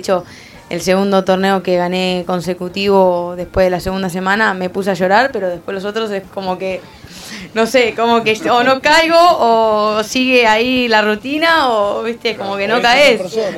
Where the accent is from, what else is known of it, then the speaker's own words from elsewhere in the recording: Avellaneda, Buenos Aires Province, Argentina; also born or lived in Oklahoma, United States; soy de Avellaneda.